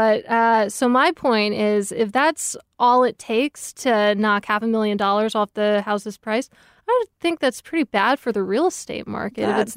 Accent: Westfield, New Jersey, United States; So this is a story that's near and dear to my heart since I grew up in Westfield, New Jersey.

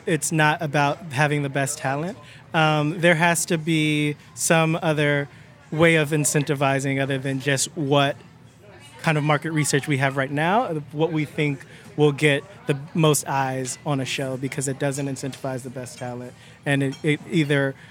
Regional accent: Cleveland, Ohio, United States; Cleveland. And, yep.

